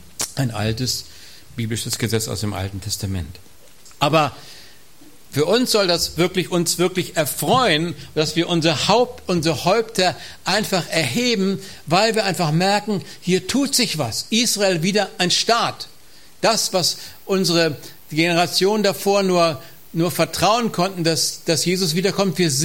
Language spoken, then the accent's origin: German; Germany; Und leider haben wir uns als Deutsche da auch mit schuldig gemacht und es ist eine Gnade, dass es unserem Land heute so gut geht.